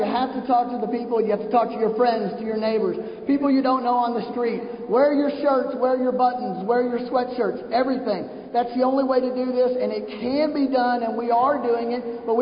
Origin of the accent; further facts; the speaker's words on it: Fort Worth, Texas, United States; I'm from Fort Worth, Texas, and we've got some Fort Worth people here.